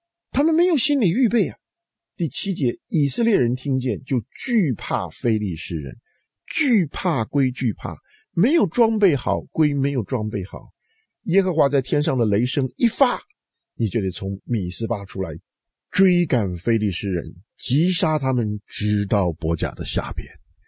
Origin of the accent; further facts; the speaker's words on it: China; 今天我们中国人所面对的是怎么样一个征战